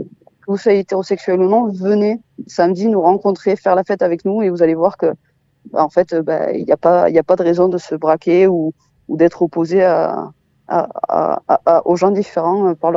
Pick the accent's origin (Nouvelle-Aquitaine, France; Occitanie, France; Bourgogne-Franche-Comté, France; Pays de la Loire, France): Occitanie, France; Moi, je viens de la campagne, hein. Je viens du Tarn profond.